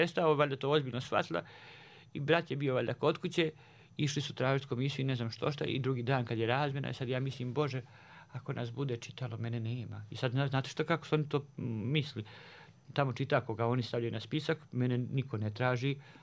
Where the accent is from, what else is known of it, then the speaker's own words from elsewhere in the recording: Banja Luka, Republika Srpska, Bosnia & Herzegovina; Pa ja sam iz Banja Luke, ko mene traži u Bijeljni?